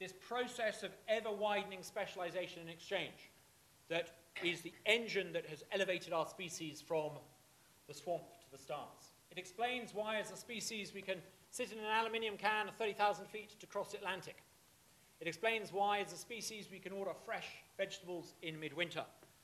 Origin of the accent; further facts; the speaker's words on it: Uganda; I grew up in Uganda. When I was growing up in Uganda in the 1980s